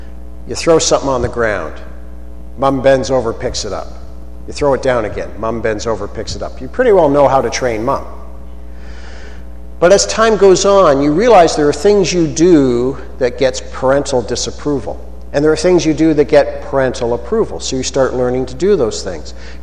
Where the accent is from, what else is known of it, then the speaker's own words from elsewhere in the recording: Scotland, United Kingdom; Our background is we're from Scotland.